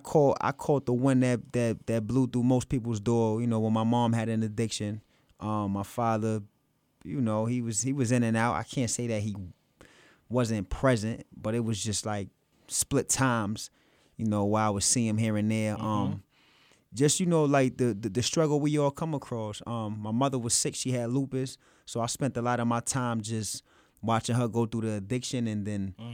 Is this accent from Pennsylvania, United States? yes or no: yes; Allentown, Pennsylvania, United States; also born or lived in North Carolina; Well, I was born down south, North Carolina, and I was raised in Allentown, PA.